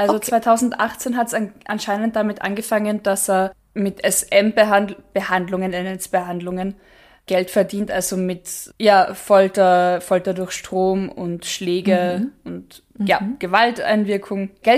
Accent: Munich, Bavaria, Germany; trug sich im Münchner Osten zu, wo auch ich meine Heimat habe.

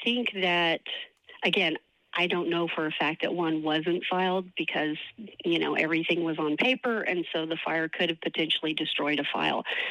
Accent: Oklahoma City, Oklahoma, United States; This is where I live. This is where, I grew up. My mother, my siblings, we grew up here in Oklahoma City.

